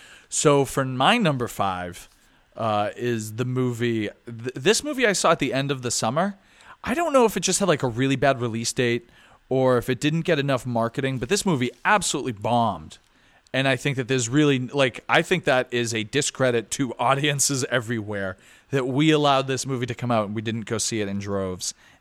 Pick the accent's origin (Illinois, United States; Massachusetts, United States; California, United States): Massachusetts, United States; Boston; accent: Boston; It's like, I'm from Boston. I have a Boston accent, as I'm told all the time, but I just can't understand it.